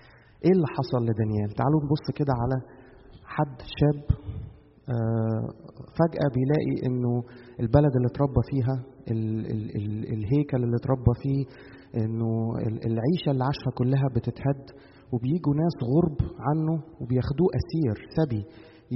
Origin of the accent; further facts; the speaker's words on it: Egypt; now in Canada; وإحنا قاعدين هنا في كندا بالنسبة أن إحنا جايين من مصر، إحنا الاثنين اتغربنا